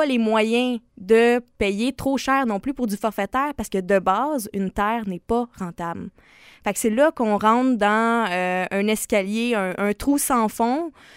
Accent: Quebec, Canada; C'est savoir, c'est qu'est-ce qu'on veut en tant que Québécois pour les agriculteurs

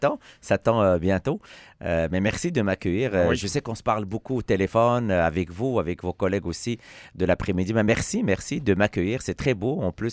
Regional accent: Montreal, Quebec, Canada; Je n'arrête pas de le dire, je suis un Montréalais.

